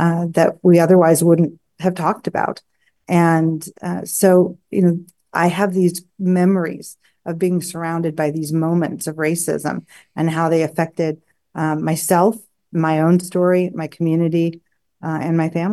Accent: Hayden Lake, Idaho, United States; And I grew up out on the Rimrock of Hayden Lake, Idaho, which was close to the Aryan Nations.

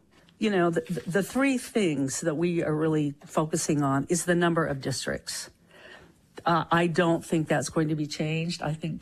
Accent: Washington, United States; you know, I was born and raised in Eastern Summit County. I lived 28 years in Camas and most of my life in Colville area.

